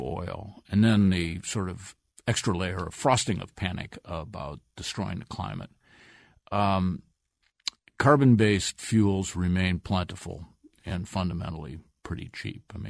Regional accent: Toledo, Ohio, United States; I come from Toledo, Ohio, a city that basically no longer exists. I mean, it's just kind of it's a donut city. There's suburbs all around it, and there's a hole in the middle.

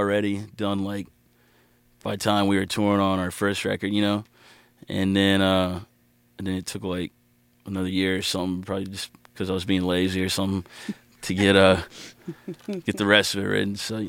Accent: Austin, Texas, United States; also born or lived in Tucson, Arizona; born in Tucson, mm-hmm. Arizona. And then and I'd moved to Texas when I was, like, 4 or 5 years old. So I grew up there in Austin, pretty much.

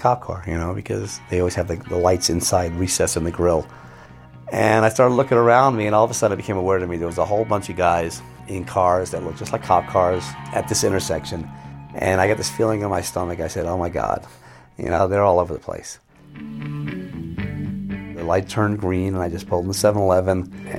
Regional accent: New York, United States; I grew up in New York, and I knew everything about New York, but New York had changed.

